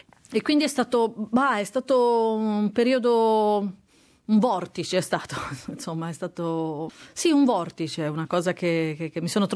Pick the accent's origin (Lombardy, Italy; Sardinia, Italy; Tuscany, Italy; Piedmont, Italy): Tuscany, Italy; Io, essendo toscana, quindi mi sento un po' ambasciatrice